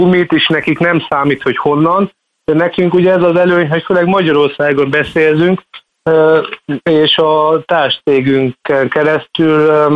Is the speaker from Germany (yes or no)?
yes; Germany; segít az is, hogy Németországban nőttem fel